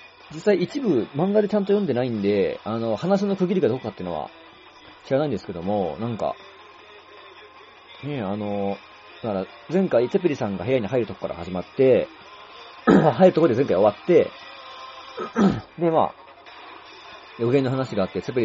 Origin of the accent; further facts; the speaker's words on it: Nara, Japan; 僕はその、一条高校っていうね、奈良の高校の出身なんですけどもね